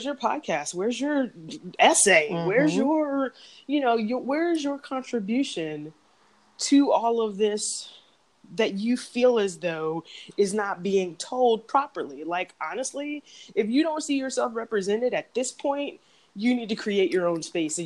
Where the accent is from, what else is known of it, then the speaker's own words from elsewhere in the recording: Arlington, Virginia, United States; also born or lived in San Diego; And I was born in San Diego, but grew up in Arlington, Virginia.